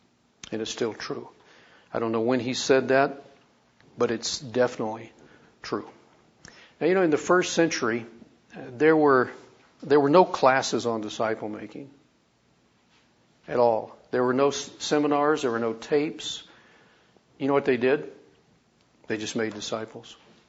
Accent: Boise, Idaho, United States; from Boise, Idaho.

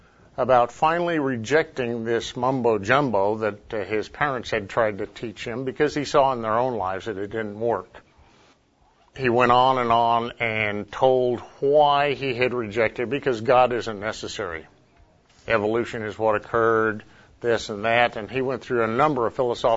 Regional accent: Oklahoma City, Oklahoma, United States; I'm from Oklahoma City. I'm a pharmacist at the VA hospital up there.

